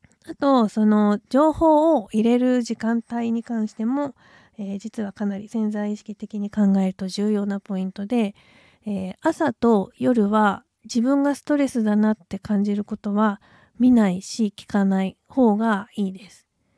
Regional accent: Tohoku, Japan; 私はまあ東北出身なので東北の震災の時とかも、記憶に残っていて忘れられないですけれども

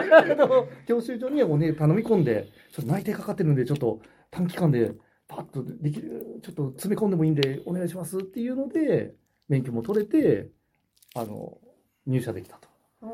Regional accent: Shin-Koiwa, Tokyo, Japan; 出身は東京です。

